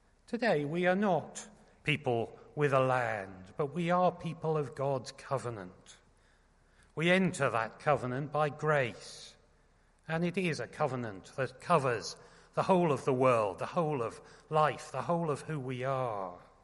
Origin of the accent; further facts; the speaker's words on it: United Kingdom; We are British people, after all.